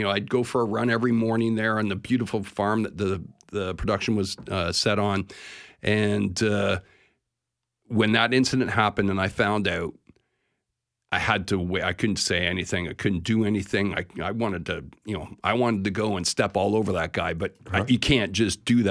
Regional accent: Canada; And being a Canadian, growing up and living in Canada, I could not fuel the fire that the sport of jousting needed.

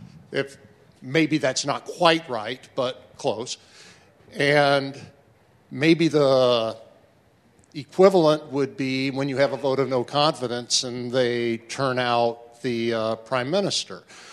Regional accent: Lake Orion, Michigan, United States; I'm from Lake Orion.

